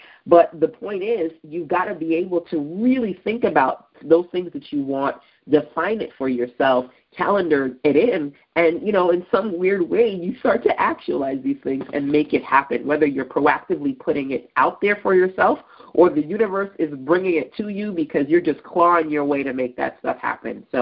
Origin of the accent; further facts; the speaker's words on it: New York City, New York, United States; I actually met Issa Rae at the Digital Undivided Conference that happened in New York City, my hometown.